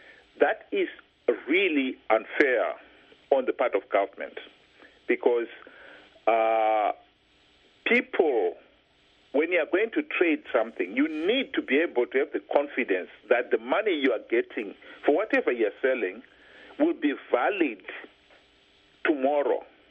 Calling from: United Kingdom

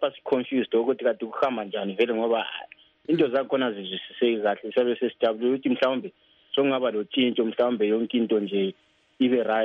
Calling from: Botswana; I'm calling from Botswana.

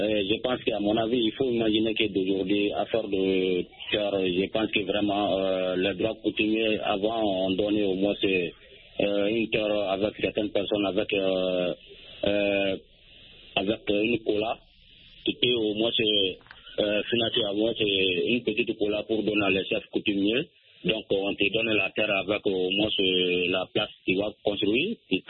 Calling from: Sonikini, Mali; Je vous appelle toujours dans mon village natal à Sonikini.

